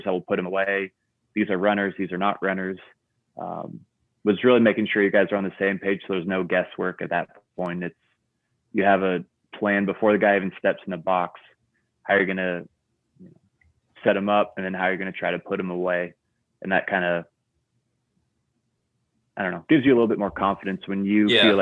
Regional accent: Eugene, Oregon, United States; I get to play Eugene in my hometown eventually.

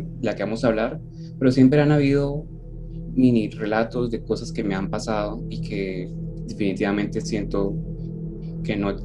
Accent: Barrancabermeja, Santander, Colombia; yo nací en Barranca Bermeja, Santander, un pueblo que está creciendo, no muy lejos de aquí de Bucaramanga, donde estamos en este momento. Y viví ahí casi toda mi vida, hasta los 16 años, que decidí mudarme junto a mi familia a la ciudad de Bucaramanga

